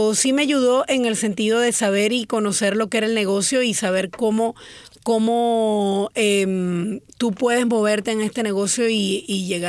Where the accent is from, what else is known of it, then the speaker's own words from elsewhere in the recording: Venezuela; yo me crié, como te digo, nací en Venezuela y me crié en Venezuela.